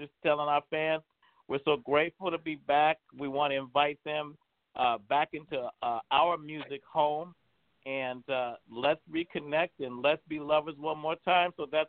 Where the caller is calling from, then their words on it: Seattle, Washington, United States; Seattle, Washington.